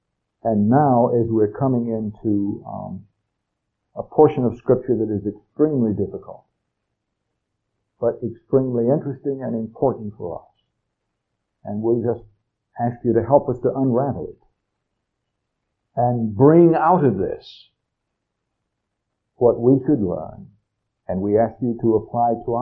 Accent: North Carolina, United States; WPTF, which was a very powerful, strong station in the area where I grew up in Carolina.

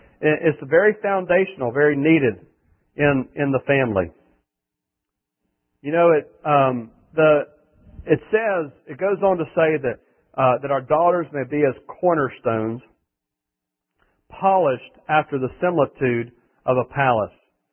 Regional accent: Salisbury, North Carolina, United States; I grew up in Salisbury, and right next to Granite Quarry, right? Town adjoins Granite Quarry

